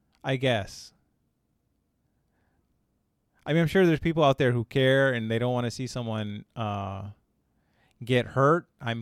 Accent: Hawaii, United States; also born or lived in Indiana / Los Angeles; I'll just say briefly that I was born in Indiana, and I grew up mostly in Hawaii from the age of 5. I spent a couple of years in Los Angeles before that. I now live on the island of Oahu in Hawaii.

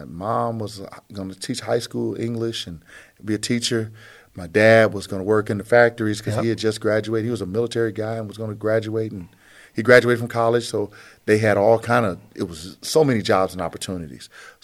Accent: Louisiana, United States; Some of my buddies that I grew up with in Louisiana

